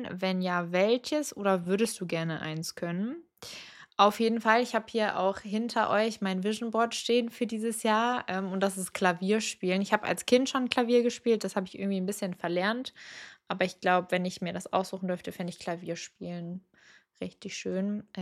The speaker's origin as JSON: {"language": "German", "town": "Cologne", "region": "North Rhine-Westphalia", "country": "Germany", "tie": "born or raised there", "said": "Ich bin zwar ein Großstadtkind, ich bin hier aufgewachsen in Köln, aber ich brauche die Natur und die Oase und ja, ich glaube, seit ich so älter werde, ich bin nicht alt, ich weiß, ich bin 23 Jahre alt"}